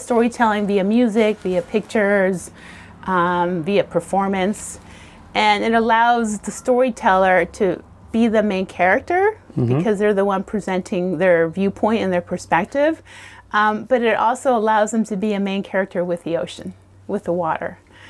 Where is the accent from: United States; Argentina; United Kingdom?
Argentina; I actually did. I'm from Argentina originally, and there was a beach there called Mar del Plata.